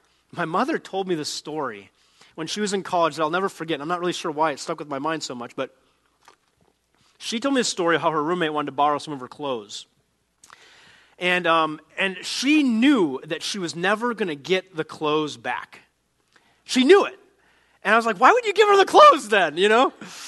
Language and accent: English; North Dakota, United States; I grew up in North Dakota. You wave to everybody, just to everybody, as many times as you can.